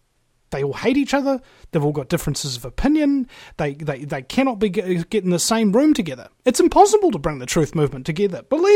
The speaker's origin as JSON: {"language": "English", "country": "New Zealand", "said": "you say, \"I'm from New Zealand.\" And they go, \"Oh, you know, like, you, oh, you're so lucky, so beautiful, and Lord of the Rings, etc.\" So, you go into any airport in the world, and you flash your New Zealand passport."}